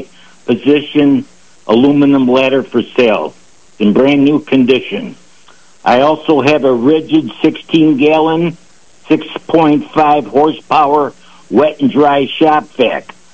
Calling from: Elma, New York, United States; Calling from Elma, New York.

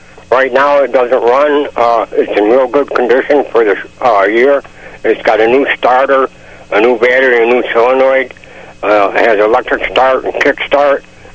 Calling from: Pavilion, New York, United States; Pavilion.

